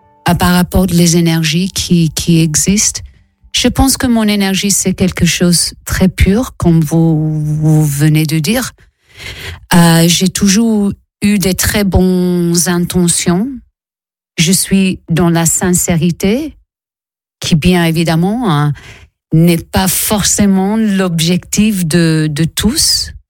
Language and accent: French; Italy; French is a second language; J'étais éduquée, je suis italienne. Alors ça veut dire que j'ai grandi une catholique entre guillemets, pas forcément pratiquant